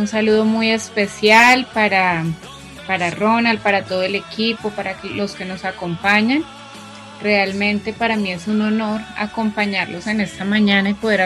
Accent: Colombia; yo también fui migrante. Yo migré a España como colombiana

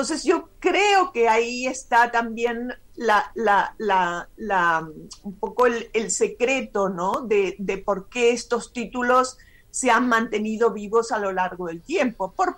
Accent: Germany; Yo me crié en Alemania, una gran parte de mi vida la pasé en Alemania.

